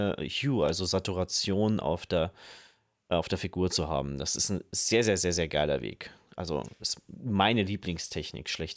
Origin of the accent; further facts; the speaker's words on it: Germany; bin Deutscher.